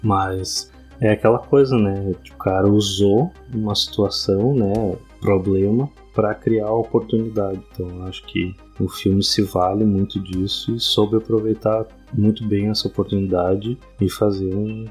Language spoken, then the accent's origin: Portuguese; Brazil; Eu sou brasileiro, né?